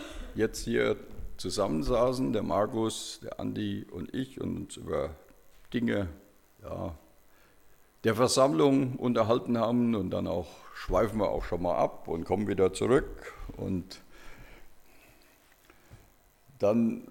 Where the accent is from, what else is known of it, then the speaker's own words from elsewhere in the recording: Germany; Ich war da immer für Deutschland. Bin ja ein Deutscher, ja, obwohl jetzt nicht so ein Fanatiker.